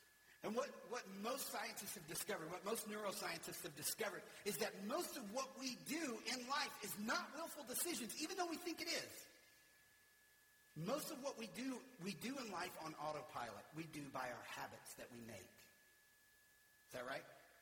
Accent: Louisiana, United States; I grew up in Louisiana in a trailer park

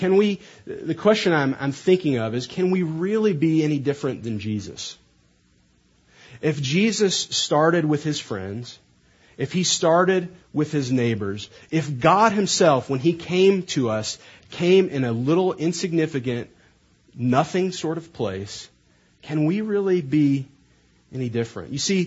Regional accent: Charleston, Missouri, United States; I'm from Charleston, Missouri, and it's a town about the size of Nazareth. It's in southeastern Missouri, very small farming town

